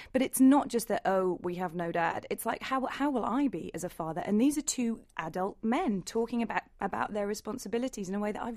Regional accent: London, United Kingdom; But as a Londoner responding to the London's in flames criticism, yes, London was terrible

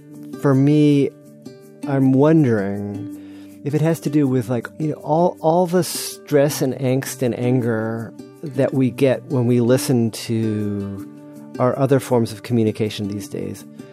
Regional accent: Takoma Park, Maryland, United States; You know, my hometown of Tacoma Park, Maryland, had this call for proposals a few years back

